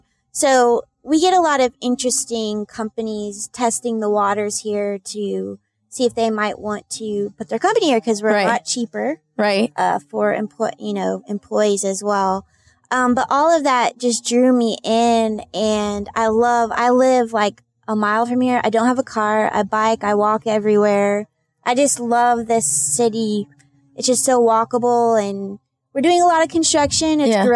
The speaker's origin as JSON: {"language": "English", "region": "Iowa", "country": "United States", "tie": "born or raised there", "said": "When I grew up in Iowa and I loved growing up there, it was just this feeling. It felt like home."}